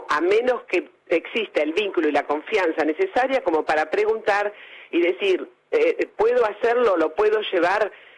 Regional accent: Germany; Spanish is a second language; Soy alemana, pronuncio todas las letras

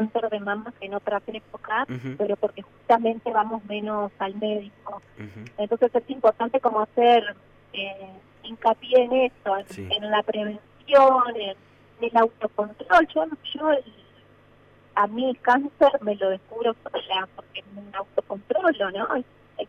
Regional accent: Santa Fe, Argentina; Justo, que es Santa Fe, que es mi ciudad natal, donde vive mi mamá

